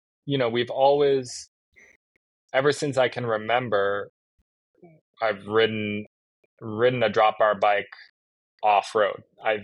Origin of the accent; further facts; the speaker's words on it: Nova Scotia, Canada; There's where I grew up in Nova Scotia.